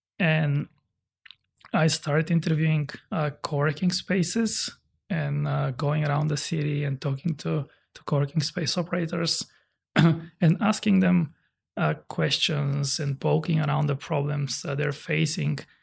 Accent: Sofia, Sofia City, Bulgaria; So I'm originally from Bulgaria, Sofia, Bulgaria.

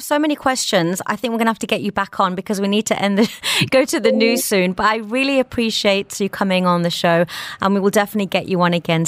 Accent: England, United Kingdom; But one thing I notice is I grew up in England too.

